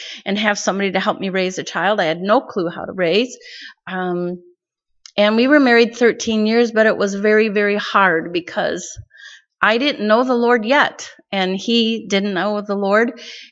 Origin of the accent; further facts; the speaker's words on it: Michigan, United States; moved away as an adult; Here we were in Wisconsin. I was born and raised in Michigan.